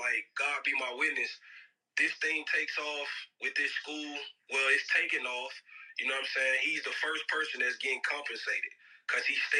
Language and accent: English; Mississippi, United States; I'm from Mississippi, Brandon from Texas.